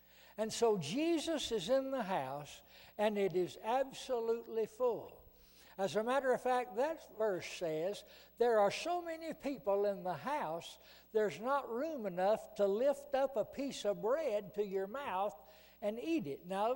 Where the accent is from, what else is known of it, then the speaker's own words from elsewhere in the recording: Alabama, United States; Well, I'm from Alabama. I'll tell you what I think about him.